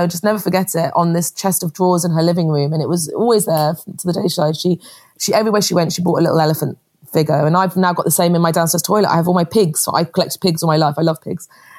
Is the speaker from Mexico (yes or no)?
no; Muswell Hill, London, United Kingdom; I grew up in North London in a place called Muswell Hill, and Frances was our next door neighbour. And I grew up in a very traditional Greek Cypriot household. You know, my grandparents had all come over from Cyprus